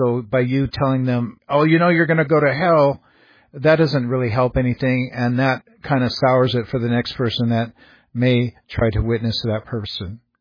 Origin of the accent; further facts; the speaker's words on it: Everett, Washington, United States; Years ago in my hometown of Everett, Washington, they had a farm team in the Pacific Coast League baseball